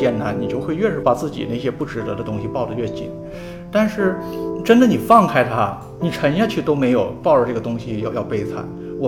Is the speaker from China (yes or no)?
yes; Northeast China, China; accent: Northeastern Mandarin; 按我们东北话说